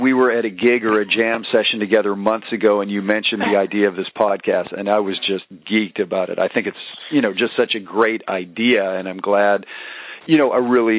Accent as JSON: {"language": "English", "town": "Edmonton", "region": "Alberta", "country": "Canada", "moved": "as an adult", "lives_now": "United States", "said": "I'm from Canada, actually, originally. I'm from Edmonton, Alberta, Canada. And I guess I came to the States years ago to go to the University of North Texas."}